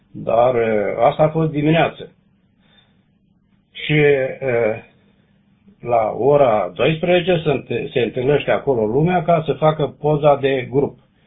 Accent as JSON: {"language": "Romanian", "town": "Tecuci", "region": "Galați County", "country": "Romania", "moved": "yes", "lives_now": "Germany", "said": "eu sunt din Tecuci, suntem acolo, deci suntem moldoveni"}